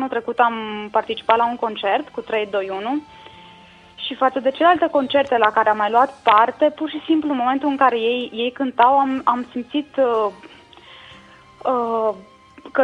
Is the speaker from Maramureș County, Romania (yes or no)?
no; Arad, Arad County, Romania; și sunt din Arad.